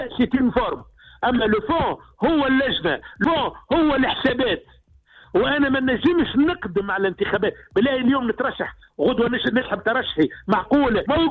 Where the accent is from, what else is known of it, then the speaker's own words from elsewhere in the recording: Tunisia; وأنا مواطن تونسي تتوفر في كل شروط الترشح